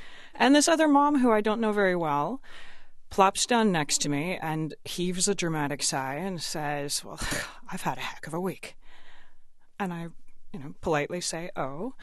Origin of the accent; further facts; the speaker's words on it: Georgia, United States; I grew up in Georgia and grew up around guns. My father and brother are both hunters, but I had never handled a handgun.